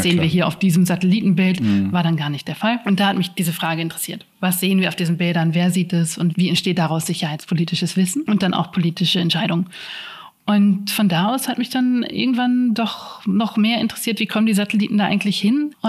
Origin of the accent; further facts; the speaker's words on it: Dortmund, North Rhine-Westphalia, Germany; moved away as an adult; now in Vienna, Austria; Ich komme aus Dortmund.